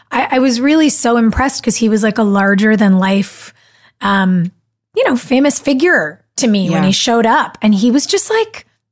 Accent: California, United States; But you know, I grew up in California.

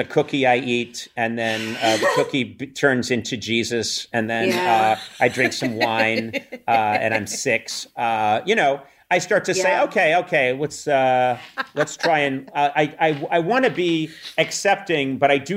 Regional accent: Boston, Massachusetts, United States; I'm from Boston

